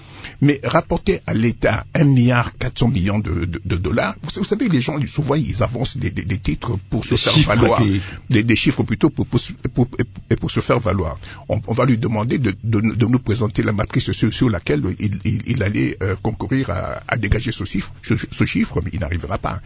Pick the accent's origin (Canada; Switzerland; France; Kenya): Kenya; chez nous, au Kenya, c'est 20 dollars pour 1000.